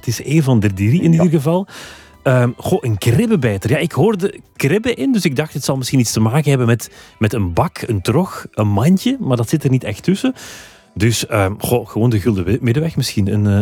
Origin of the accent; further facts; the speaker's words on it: East Flanders, Belgium; Ja, ik ben zelf van Oost-Vlaanderen.